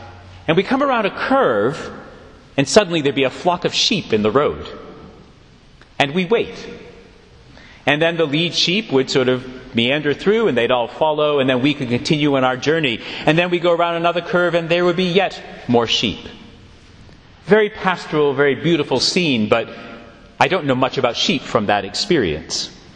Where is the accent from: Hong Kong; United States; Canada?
United States; Northeast; Growing up in the Northeast, in towns and cities, I've not been around sheep much.